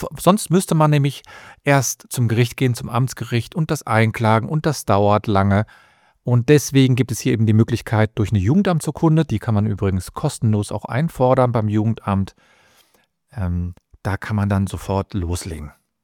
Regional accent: Cologne, North Rhine-Westphalia, Germany; ich komme aus Köln.

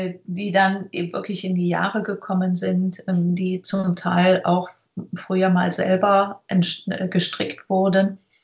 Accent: Lünen, North Rhine-Westphalia, Germany; Ich komme aus Lünen, das ist nordöstlich von Dortmund.

